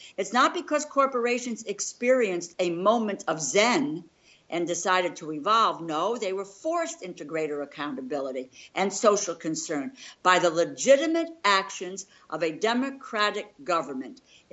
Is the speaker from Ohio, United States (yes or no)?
no; New Haven, Connecticut, United States; born or raised there